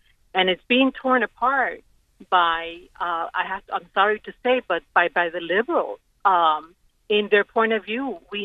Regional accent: Miami, Florida, United States; also born or lived in Los Angeles; So I am from Miami. I grew up in Los Angeles. I grew up in Miami. I was born in L.A. I speak both languages fluently.

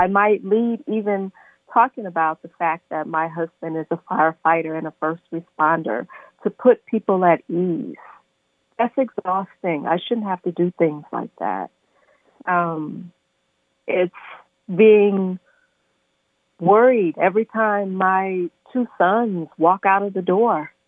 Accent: the South, United States; So part of it was I grew up in the South, and I thought about all the women who had raised me

